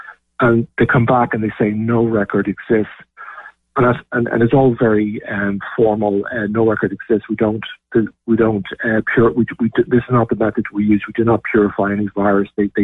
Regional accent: Ireland; also born or lived in Belfast; because I'm Irish, I live in Ireland, but also the UK, because I moved up to Belfast

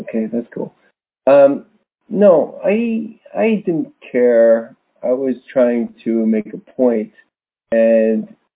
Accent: Canada; We are both Canadian

